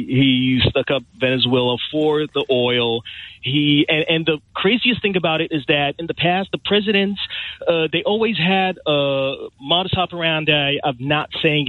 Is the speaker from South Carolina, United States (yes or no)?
no; Philadelphia, Pennsylvania, United States; accent: Philadelphia; As you can hear from my accent, I'm from Philly, from Philadelphia, from the U.S.